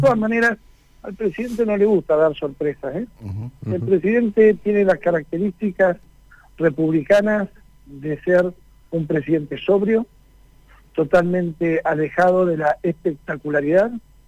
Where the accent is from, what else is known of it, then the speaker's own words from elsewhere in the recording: San Martín de los Andes, Neuquén, Argentina; moved away as an adult; Cuando yo era un joven de 20 años, me fui de San Martín de los Andes, de mi pueblo natal